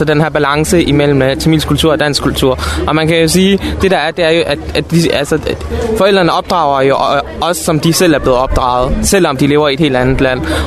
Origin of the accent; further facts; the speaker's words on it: Sri Lanka; jeg kommer også fra Sri Lanka